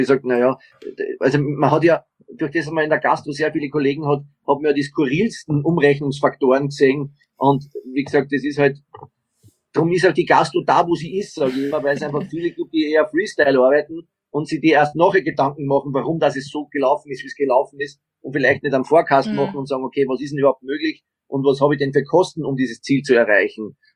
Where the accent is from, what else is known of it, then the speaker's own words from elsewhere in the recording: Austria; bei uns in Österreich heißt das immer Hausverstand